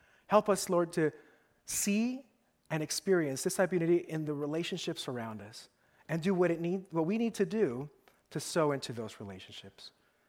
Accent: Los Angeles, California, United States; I'm Hispanic, and I grew up here in Los Angeles, and my family's from Central America. My family's from Guatemala and El Salvador.

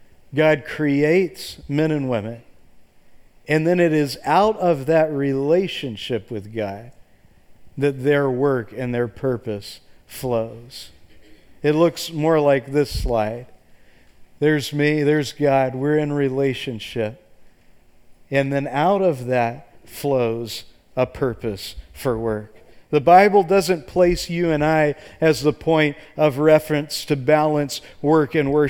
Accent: the South, United States; Maybe it's because I'm from the South, but I love to go to Chick-fil-A

